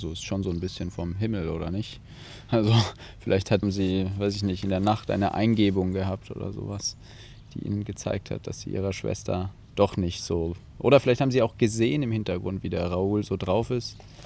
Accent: Nuremberg, Bavaria, Germany; now in Cologne, Germany; 29 Jahre alt, ich komme aus Nürnberg, studiere aktuell noch in Köln

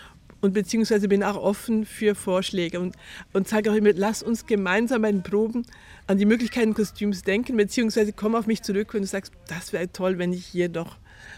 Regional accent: Switzerland; now in France; ich bin Schweizerin, hört man auch. Ich lebe inzwischen in Frankreich, habe in Wien studiert, also relativ europaweit unterwegs.

